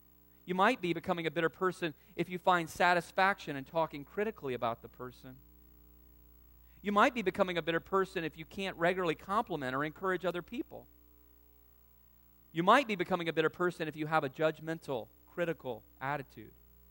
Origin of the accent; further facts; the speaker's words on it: the South, United States; Now I've told you I'm from the South, and other people from the North know about him too, but down South we love little Jeff Foxworthy.